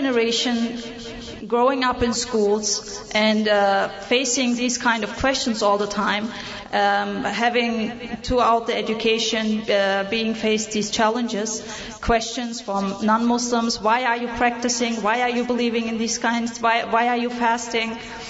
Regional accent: Germany; I was born and raised in Germany. So I have multiple background. My parents, traditional Muslims who immigrated to Germany in the 1970s

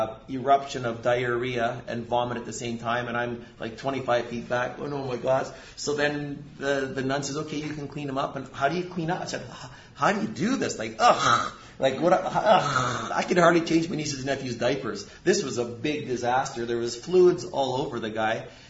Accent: Alberta, Canada; I'm a cowboy from Central Alberta

